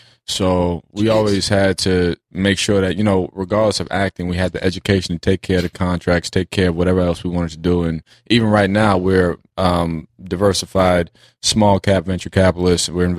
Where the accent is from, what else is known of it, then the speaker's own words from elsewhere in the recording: North Carolina, United States; born there; I was born in North Carolina.